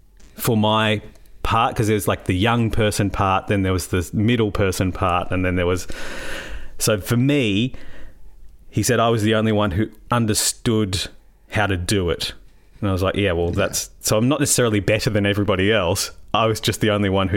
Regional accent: Ballarat, Victoria, Australia; I grew up in Ballarat.

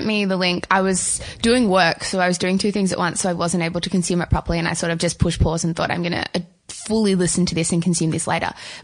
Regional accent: Melbourne, Victoria, Australia; because we're both from Melbourne

